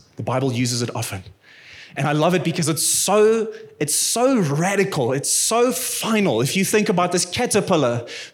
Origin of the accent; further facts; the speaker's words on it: Bloemfontein, Free State, South Africa; now in Pretoria, South Africa; I was born and bred in Bloemfontein, my wife as well, and our sisters and brothers, everyone, they all went and studied in other places